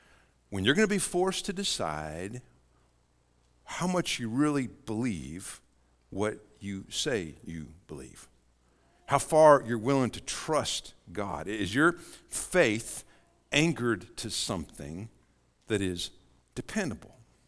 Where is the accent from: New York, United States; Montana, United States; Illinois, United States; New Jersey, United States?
Montana, United States; I talk way too much about being from Montana. Y'all know I'm from Montana.